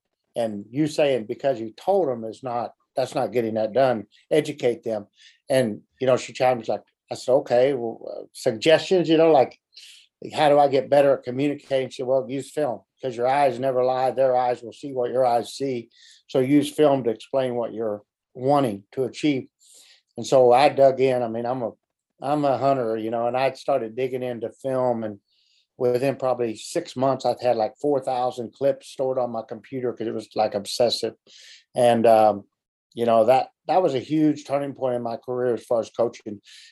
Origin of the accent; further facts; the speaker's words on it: Illinois, United States; She's from up where I'm from in Illinois, just about an hour and a half south of my hometown.